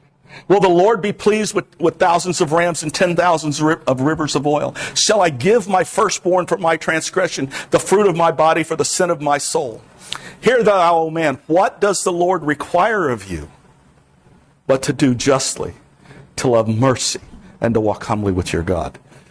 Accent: Hollywood, Florida, United States; moved away as an adult; for me to start school, we moved into Hollywood, Florida, down between Miami and Fort Lauderdale. I'm from the South, y'all. But I've been up here 25 years

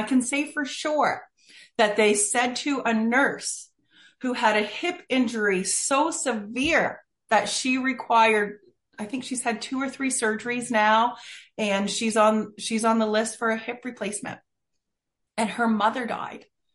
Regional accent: Plaster Rock, New Brunswick, Canada; sometimes there's somebody from Plastrock, from my hometown, that comes across and my desk.

